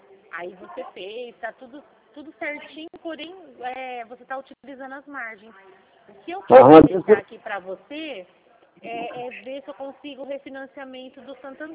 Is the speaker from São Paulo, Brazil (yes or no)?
yes; São Paulo, Brazil; A gente é da Alta Paulista, Alta Sorocabana